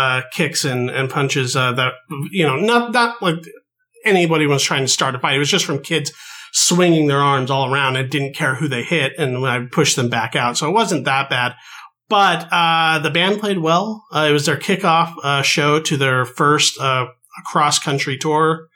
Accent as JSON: {"language": "English", "town": "Pocatello", "region": "Idaho", "country": "United States", "tie": "born or raised there", "said": "I went home and visited my folks in my hometown of Pocatello, Idaho."}